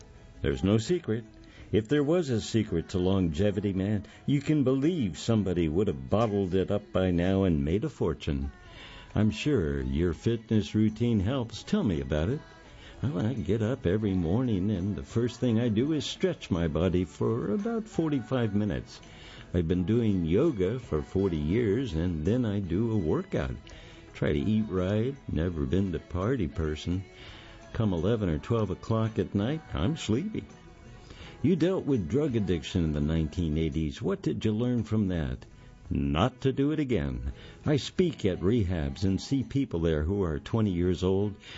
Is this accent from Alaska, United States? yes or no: no; Michigan, United States; Well, I grew up in Michigan, and I've come to find out Michigan was the main headquarters above the Mason-Dixon line for the Ku Klux Klan.